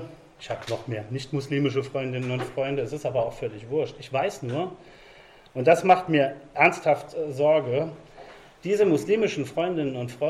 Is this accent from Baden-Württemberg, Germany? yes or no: no; Homburg, Saarland, Germany; born there; Das ist ein Thema, das viel mit meiner Geburtsstadt Homburg zu tun hat.